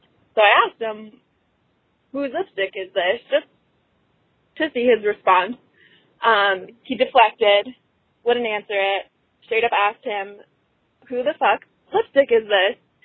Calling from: Chicago, Illinois, United States; I'm 26. I'm calling from Chicago.

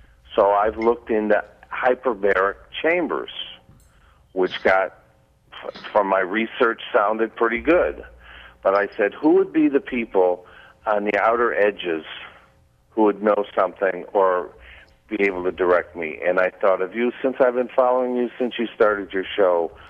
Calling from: Punta Gorda, Florida, United States; I'm calling from Punta Gorda, Florida.

